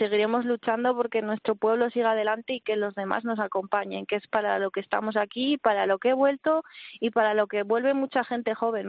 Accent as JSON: {"language": "Spanish", "town": "Cutanda", "region": "Aragon", "country": "Spain", "tie": "born or raised there", "said": "Hace 4 años abrimos un movimiento que es de la batalla de Cutanda, que es por lo que se caracteriza mi pueblo, que no sé si habréis oído hablar de ella."}